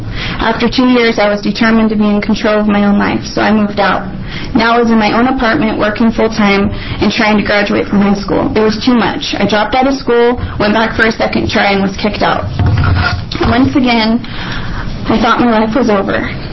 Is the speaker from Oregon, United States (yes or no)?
yes; Wolf Creek, Oregon, United States; I grew up in Wolf Creek, an area known for drug raids and criminals.